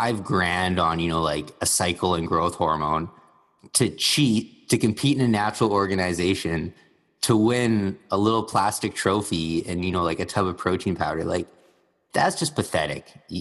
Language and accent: English; Canada; I'm a Canadian, so I'm very, very polite, politically correct. I'm conservative like you. I go to church every Sunday.